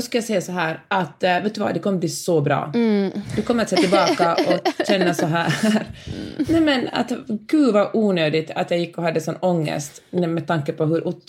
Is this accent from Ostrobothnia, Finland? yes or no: no; Helsinki, Uusimaa, Finland; Och jag är heller inte en del av det finländska, jag är uppvuxen i Helsingfors, eller det svenska systemet